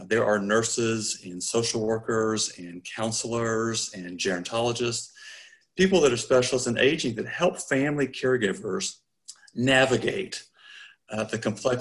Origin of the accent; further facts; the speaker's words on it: South Carolina, United States; also born or lived in Atlanta, United States; I was born in Atlanta, but grew up in South Carolina, where my parents still live.